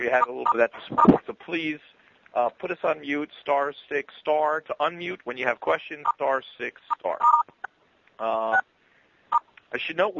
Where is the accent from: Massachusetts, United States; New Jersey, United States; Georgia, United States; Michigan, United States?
New Jersey, United States; Hey, I'm from New Jersey. Believe me.